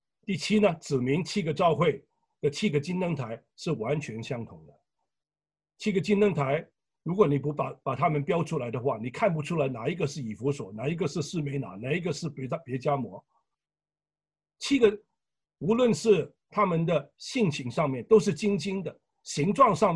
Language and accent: Chinese; Hong Kong; 我是香港人，从香港不但是爱广东人，爱香港的